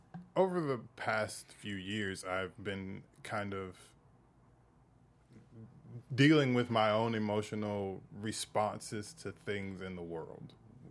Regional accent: the South, United States; Because I come from the South.

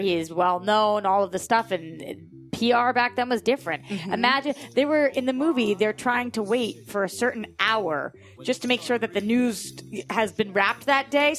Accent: Massachusetts, United States; But growing up in Massachusetts, we know, like, I feel like I know so much about the Kennedys.

